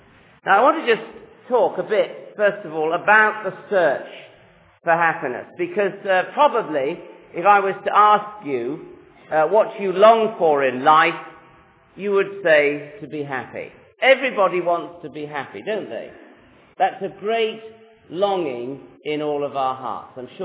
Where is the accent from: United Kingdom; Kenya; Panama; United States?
United Kingdom; England; as you can tell, I'm an Englishman, but I work in Scotland.